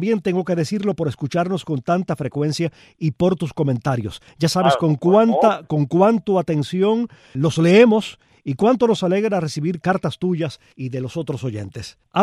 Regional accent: Cuba; Soy un cubano más

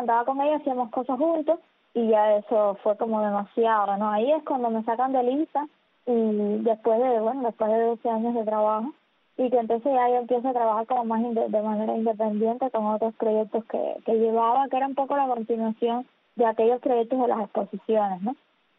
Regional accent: Camagüey, Cuba; born there; also born or lived in Havana; yo nací en Camagüey y bueno, fui a La Habana a estudiar cuando empecé la universidad, estudié historia del arte.

